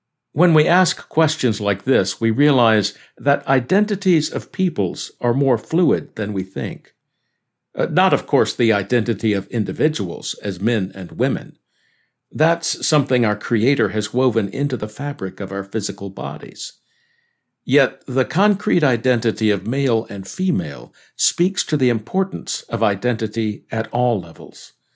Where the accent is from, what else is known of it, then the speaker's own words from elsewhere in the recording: Alabama, United States; also born or lived in Florida / Texas / Georgia / Virginia; I am a Scottish American, but I am also a Southerner born in Florida, raised in Alabama, and having lived in Texas, Georgia, Virginia, North Carolina, and South Carolina.